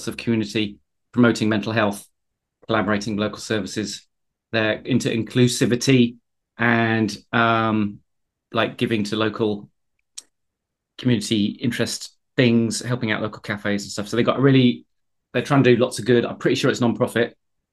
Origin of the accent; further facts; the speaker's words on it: South West England, United Kingdom; which is near where I grew up in the Cotswolds.